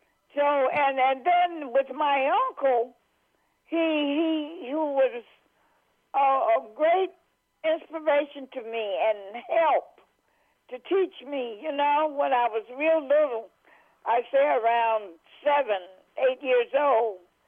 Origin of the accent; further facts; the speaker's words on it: South Carolina, United States; born there; Well, actually, dear, see where I came from. I was born in South Carolina. And down south, we really had nothing else to do.